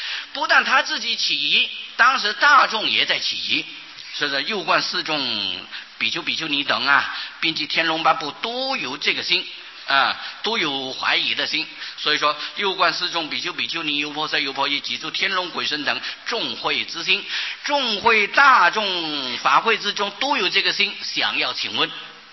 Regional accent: China; 这个鸠摩罗什他懂得我们中国人喜欢简略

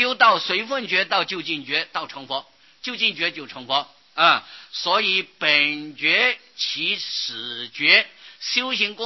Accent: China; 而且我们中国人喜欢简略呀，不喜欢梵文呐，喜欢简略。

